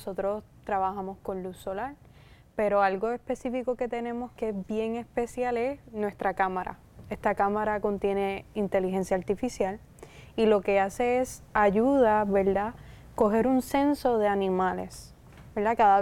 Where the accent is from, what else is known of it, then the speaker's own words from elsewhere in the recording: Ponce, Puerto Rico; Sí, soy de Ponce.